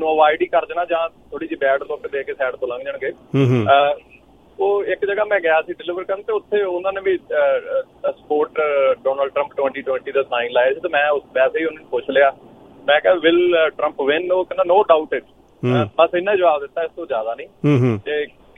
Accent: Canada; ਮੈਂ ਕਿਹਾ ਮੈਂ ਤਾਂ ਕੈਨੇਡੀਅਨ ਹਾਂ

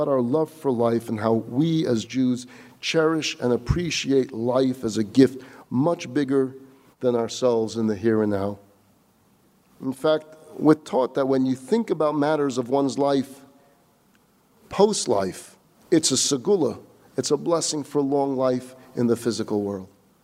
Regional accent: Vilnius, Vilnius County, Lithuania; So I decided I'm going back to my hometown of Vilna.

